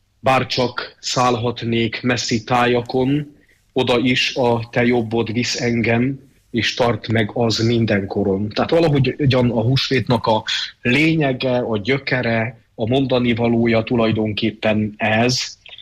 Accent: Csíkdelne, Harghita, Romania; amikor gyermekkoromban eljártuk otthon a csíki tájakon a keresztútat, ugyanis én Csíkdellén nevelkedtem

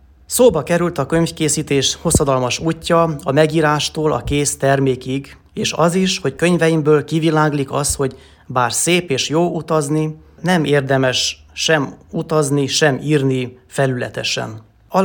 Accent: Târgu Lăpuș, Maramureș, Romania; also born or lived in Sighișoara; A múlt héten beszéltem arról, hogy a máramarosi Magyarláposon születtem, ahol természetközelben, édeni környezetben nevelkedtem.

